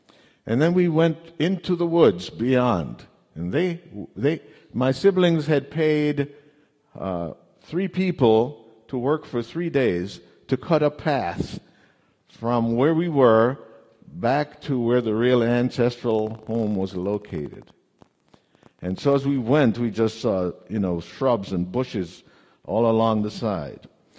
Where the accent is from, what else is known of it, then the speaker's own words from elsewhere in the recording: Jamaica; moved away as an adult; now in United States; I'm from Jamaica, and I came to the U.S. when I was 20 years old, and a couple months ago, I went back to Jamaica to visit